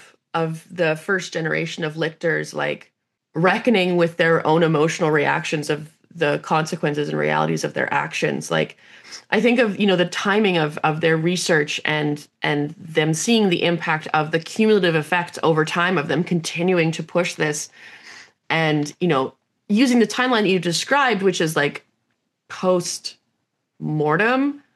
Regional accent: Canada; I'm a Canadian.

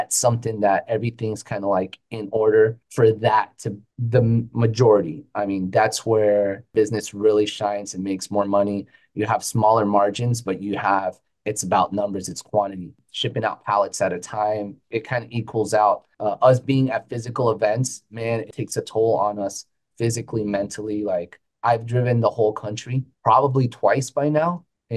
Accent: Florida, United States; We're already here. This is our home. We grew up in Florida. We're native Floridians.

